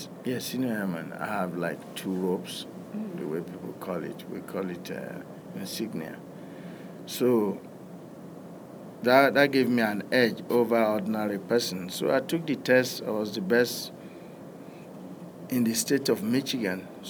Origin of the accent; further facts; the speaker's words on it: Nigeria; now in United States; as a Nigerian at the time, I don't even know it's possible.